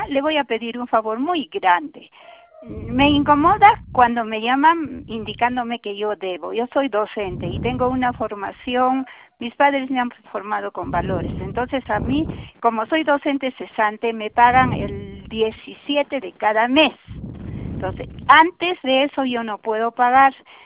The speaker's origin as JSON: {"language": "Spanish", "region": "Puno", "country": "Peru", "said": "porque el teléfono está en Puno, yo soy de Puno"}